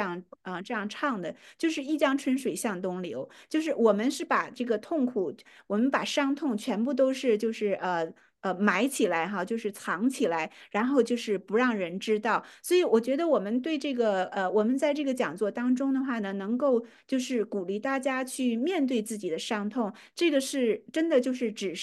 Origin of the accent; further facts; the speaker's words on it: China; 就是我们中国人会是说